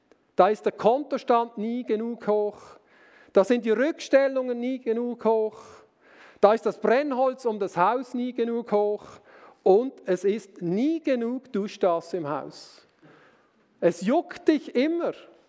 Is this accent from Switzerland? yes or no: yes; Switzerland; und das können wir ja auch als Schweizer